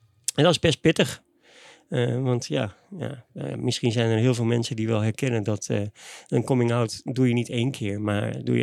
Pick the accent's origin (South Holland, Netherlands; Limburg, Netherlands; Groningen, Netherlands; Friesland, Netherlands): Groningen, Netherlands; 49 en ik kom uit Groningen.